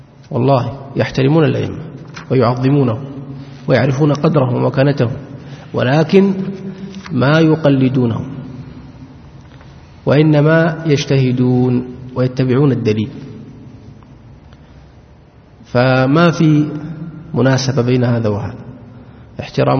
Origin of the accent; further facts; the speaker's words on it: Saudi Arabia; نحن الآن عندنا ما فيه يتنقص الصالحين، لأن عندنا في السعودية هنا